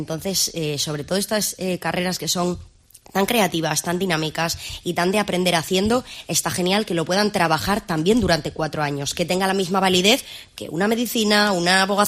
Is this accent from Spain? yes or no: yes; Torrelavega, Cantabria, Spain; yo soy de Torrelavega, entonces para mí Cantabria, la tierruca, yo creo que es lo mejor